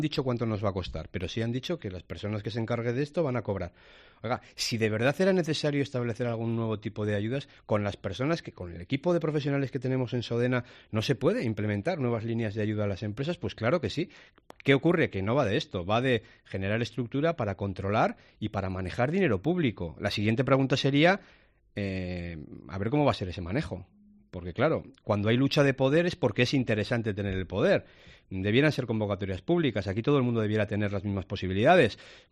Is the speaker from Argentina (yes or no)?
no; Navarre, Spain; en este momento los navarros somos los españoles que más impuestos pagamos